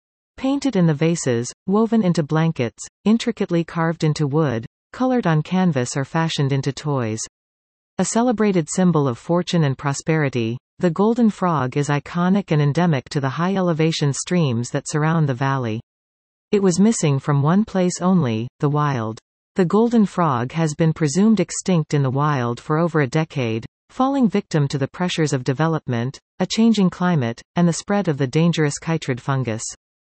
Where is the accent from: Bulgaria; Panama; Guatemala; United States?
Panama; Panama City, Panamá; 100 kilometers outside of my hometown of Panama City